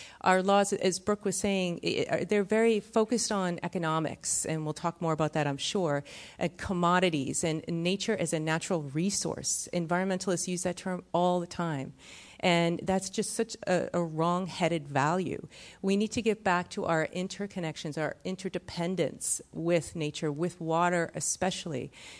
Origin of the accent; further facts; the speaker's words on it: Massachusetts, United States; As a child growing up in Massachusetts, there was a small forest.